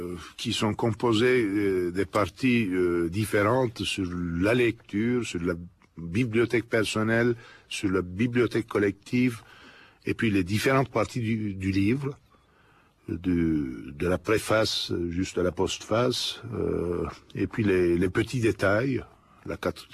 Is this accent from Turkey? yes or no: yes; Turkey; les manuscrits étaient très importants chez nous en Turquie